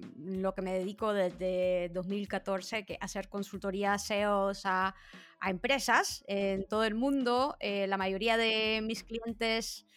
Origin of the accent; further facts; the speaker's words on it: Nicaragua; moved away as an adult; yo desde antes trabajaba también en mi país. Yo soy originalmente de Nicaragua, entonces antes de ir a estudiar a Salamanca